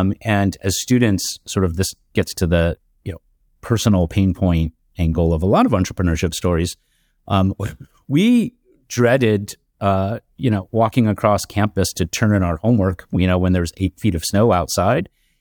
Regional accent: California, United States; growing up in Southern California, my we like clean cars, and so we'd wash our cars a lot, and it was sort of a pastime.

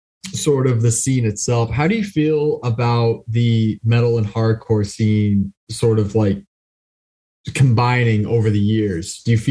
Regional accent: Boston, Massachusetts, United States; I'm from the Boston area

